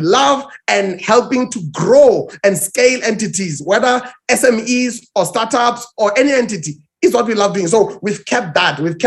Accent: Pretoria, Gauteng, South Africa; I grew up in the Pretoria rural, so that's where I grew up.

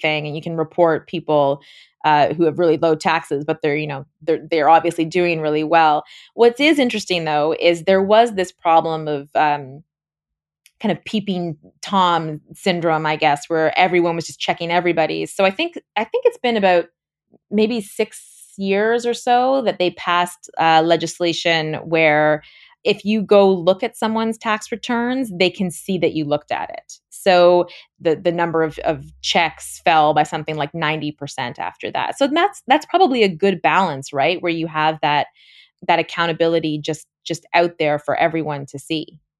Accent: Canada; And trying to get that information as a Canadian journalist was so difficult.

